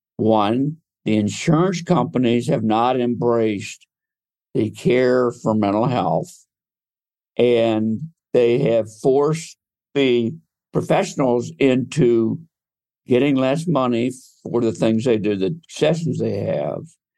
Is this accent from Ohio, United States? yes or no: yes; Delaware, Ohio, United States; I am from Delaware, Ohio. I was born in 1948, so I'm an old man.